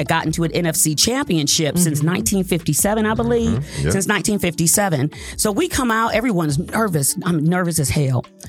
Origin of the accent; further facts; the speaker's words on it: Detroit, Michigan, United States; Okay, everyone knows I'm from Detroit. … from Detroit.